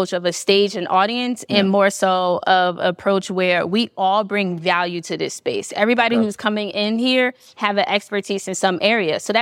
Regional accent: Philadelphia, Pennsylvania, United States; now in Miami, United States; I currently live in Miami, Florida, but I am from Philadelphia.

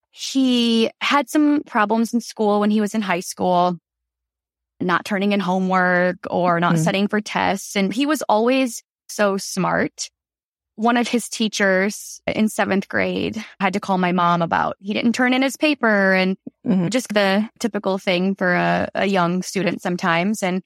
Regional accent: Chicago, Illinois, United States; I am from the Chicago area, working in advertising sales.

